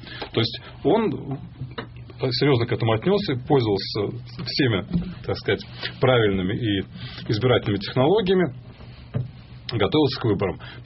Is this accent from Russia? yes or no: yes; Russia; все-таки я родился в России, вырос здесь